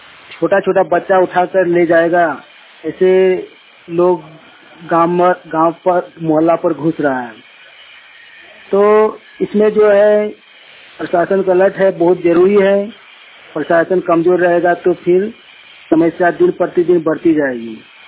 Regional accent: Kasma, Jharkhand, India; मैं ग्राम कसमा चट्टी पंचायत कसमा जिला बोकारो राज्य झारखंड का निवासी हूँ।

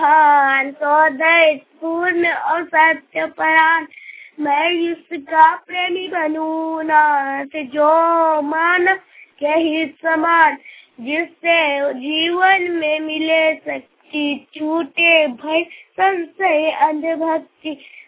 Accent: Bokaro, Jharkhand, India; मैं हुसौरी नावाड़ी बोकारो के रहने वाला हूँ।

